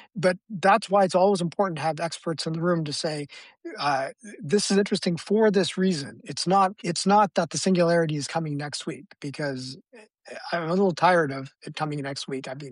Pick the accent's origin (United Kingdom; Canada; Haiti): Canada; now in California, United States; So I'm in California. I'm originally from Canada.